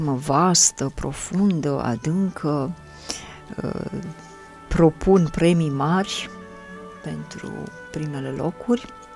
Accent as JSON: {"language": "Romanian", "country": "Romania", "said": "la forța care ne vine ca români de aici, din unirea politică"}